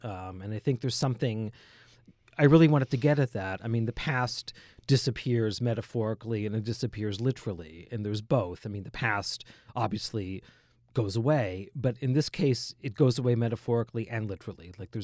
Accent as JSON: {"language": "English", "region": "New Jersey", "country": "United States", "tie": "born or raised there", "said": "Obviously, growing up in South Jersey, being Francis's age"}